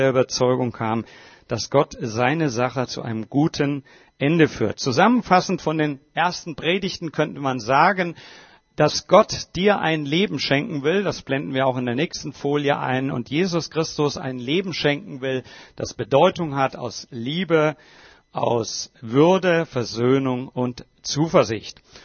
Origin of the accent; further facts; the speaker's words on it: Bad Zwesten, Hesse, Germany; Das ist mein Geburtshaus, wo ich aufgewachsen bin, in Bad Swesten. Und dort in der Leomühle bin ich geboren worden